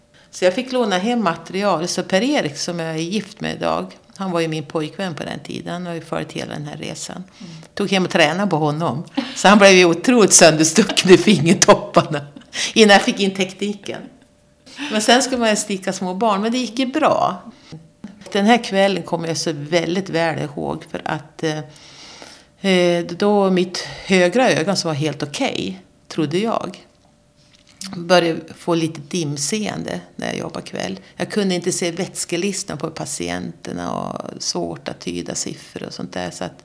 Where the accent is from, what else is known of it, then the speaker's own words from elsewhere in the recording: Alfta, Gävleborg County, Sweden; also born or lived in Bollnäs; now in Sundsvall, Sweden; Jag är 62 år. Jag bor i Sundsvall på Ludvigsbergsvägen. Jag är född på Bollnäs BB i Hälsingland. Uppvuxen i Alfta, en liten by utanför.